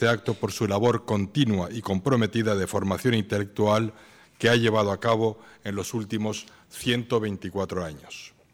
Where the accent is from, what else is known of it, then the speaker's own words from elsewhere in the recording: Spain; Nací y viví en un país musulmán, he crecido en España como español, recibí una formación judía en mi familia, una formación laica en el Liceo Francés y una formación académica aquí en un centro católico.